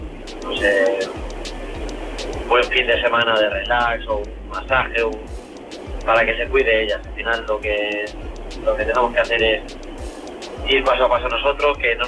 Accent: Murcia, Region of Murcia, Spain; de Murcia.

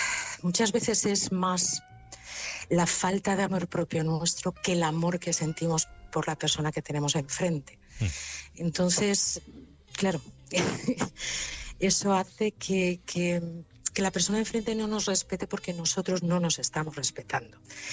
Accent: Madrid, Community of Madrid, Spain; also born or lived in Málaga; Sí, soy española, de Madrid además

